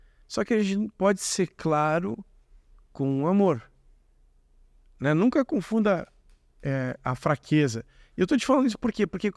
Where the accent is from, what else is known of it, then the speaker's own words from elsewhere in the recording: Rio Grande do Sul, Brazil; E eu sou gaúcho, e o gaúcho é meio grosso.